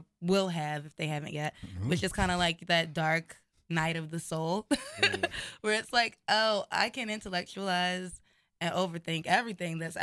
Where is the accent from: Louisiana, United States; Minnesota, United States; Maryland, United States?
Maryland, United States; Baltimore; now in New York, United States; I grew up in Baltimore.